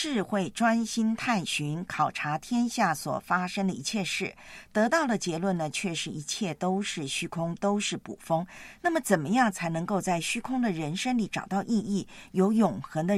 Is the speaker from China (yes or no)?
no; Taiwan; 我小时候在台湾呢